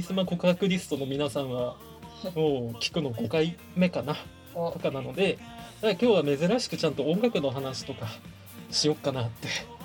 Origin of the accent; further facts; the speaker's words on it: Hokkaido, Japan; 僕北海道の自分の実家とはそう家縁を切ってるから、妻の実家の秋田県、